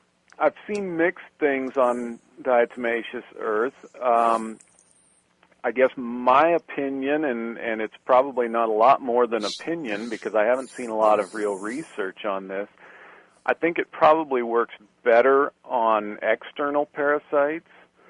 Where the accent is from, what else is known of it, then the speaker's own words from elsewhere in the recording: Nebraska, United States; I grew up in Nebraska on a small farm, and you know, had backyard flocks and different birds.